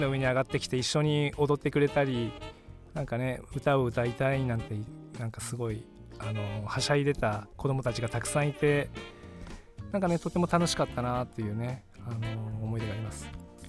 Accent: Honjo, Saitama, Japan; 私のふるさとにちょっと、まあ、埼玉の本庄なんですけど帰りましてね

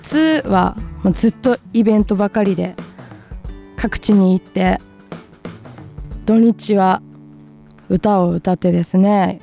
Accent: Hokkaido, Japan; moved away as an adult; now in Tokyo, Japan; 私4月にですね、北海道から東京に上京してまいりました。

